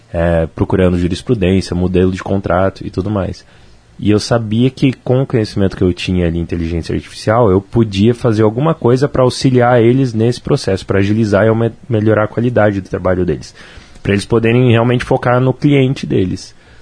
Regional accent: Campo Mourão, Paraná, Brazil; Eu sou de Campo Mourão, né? Campo Mourão, para quem não sabe, é uma cidade pequena, tem 80 mil habitantes.

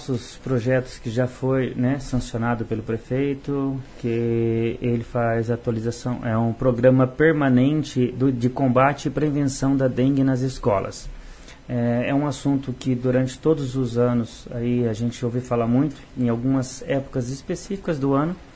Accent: Iguatemi, Brazil; É a minha primeira legislatura, sou lá do distrito de Iguatemi, sou farmacêutico, tenho 45 anos.

